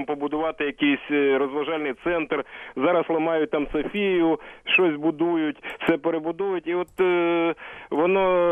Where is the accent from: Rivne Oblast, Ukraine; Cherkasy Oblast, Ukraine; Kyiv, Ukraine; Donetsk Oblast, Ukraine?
Kyiv, Ukraine; я з Києва.